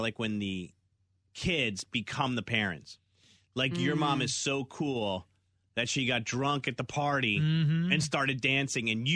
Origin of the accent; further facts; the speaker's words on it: New Jersey, United States; Like where I grew up in New Jersey, the dads were always working, and a lot of them commuted into New York City.